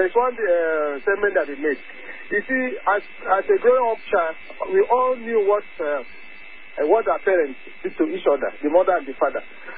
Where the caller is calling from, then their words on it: Lagos, Nigeria; I'm calling from Lagos.